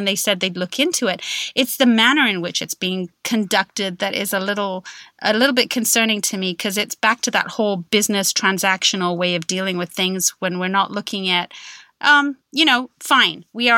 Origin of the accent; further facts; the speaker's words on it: Kuwait; moved away; I grew up in a Gulf state. I grew up in Kuwait, and I didn't go – I left Kuwait 4 days before the invasion happened when Saddam invaded.